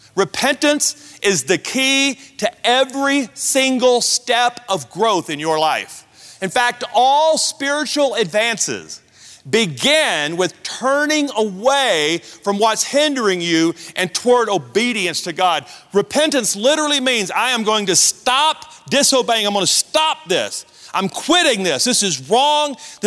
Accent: the South, United States; That speaks to my Southern background. You know, I'm from the South.

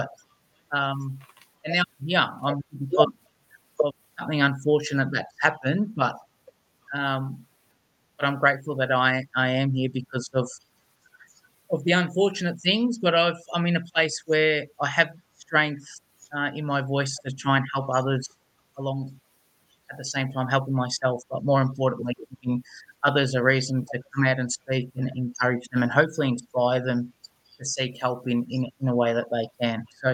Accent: Melbourne, Victoria, Australia; Born and bred in Melbourne. I know you're based in Queensland. So just to give people a little bit of a concept of where I live in a tiny suburb called Endeavour Hills, about half an hour from Melbourne CBD.

